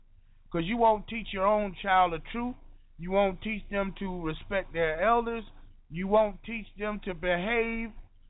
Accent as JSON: {"language": "English", "town": "Syracuse", "region": "New York", "country": "United States", "tie": "born or raised there", "said": "I went to my hometown website, Syracuse.com, and I saw an article"}